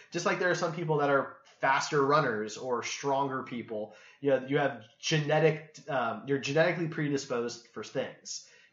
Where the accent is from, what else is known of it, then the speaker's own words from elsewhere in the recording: Kansas City, Missouri, United States; We're from Kansas City.